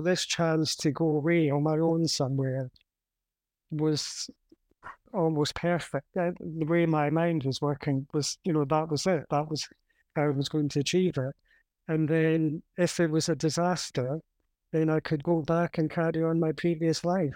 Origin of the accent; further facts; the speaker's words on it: Glasgow, Scotland, United Kingdom; I was from Glasgow, although we knew each other in Edinburgh, I had grown up in Glasgow